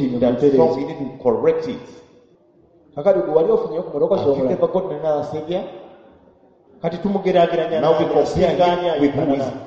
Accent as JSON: {"language": "English", "country": "Uganda", "said": "I'm from Uganda."}